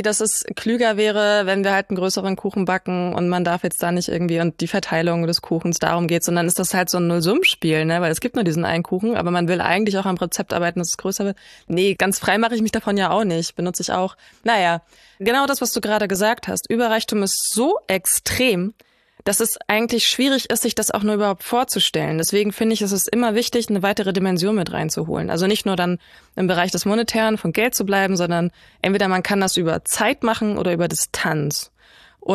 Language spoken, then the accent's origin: German; Poland; Ich bin Pole, ich darf das.